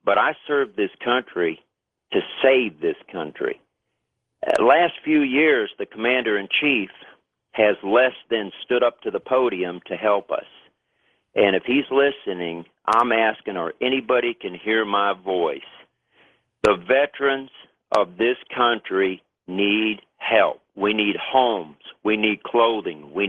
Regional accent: Sun Valley, California, United States; And, Nori, I grew up in Sun Valley, California.

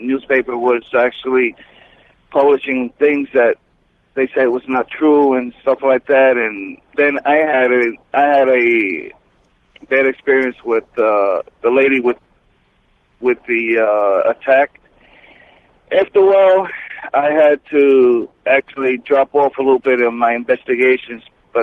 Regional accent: Puerto Rico; I'm a reporter from Puerto Rico

